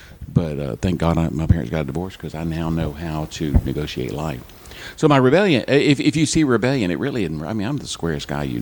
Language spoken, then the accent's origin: English; Panama City Beach, Florida, United States; born there; Well, I was actually born in Panama City Beach